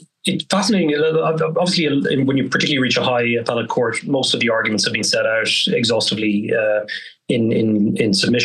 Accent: Ireland; speaking as an Irishman, by comparison at least.

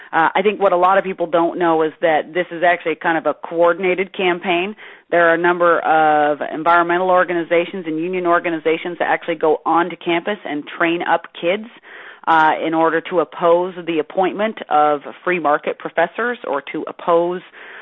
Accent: the West, United States; yes, I grew up in the West myself

